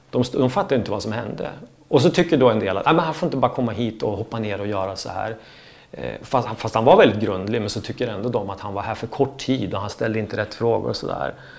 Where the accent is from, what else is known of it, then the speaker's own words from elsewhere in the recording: Östersund, Jämtland County, Sweden; uppe i Östersund där jag kommer ifrån